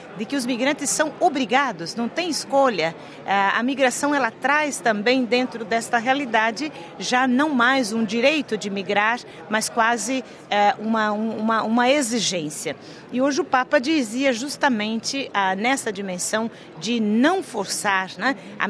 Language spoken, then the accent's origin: Portuguese; Brazil; Quando eu dizia que eu era superiora geral, mas brasileira